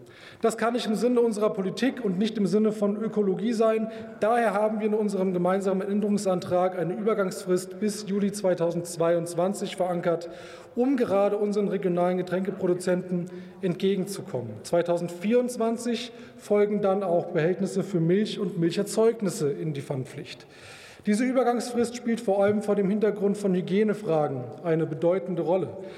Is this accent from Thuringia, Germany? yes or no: no; Hesse, Germany; Ein Beispiel aus meiner Heimat, die Produzenten von Ebbelwoi, hochdeutsch Apfelwein.